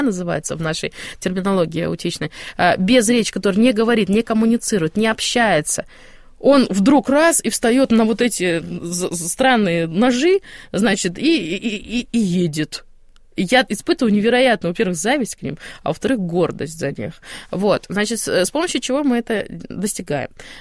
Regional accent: Almaty, Kazakhstan; Алма-Ата, Казахстан.

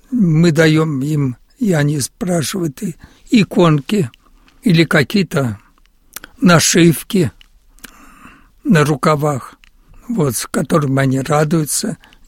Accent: Rybinsk, Yaroslavl Oblast, Russia; born there; Да, я родился в Рыбинске.

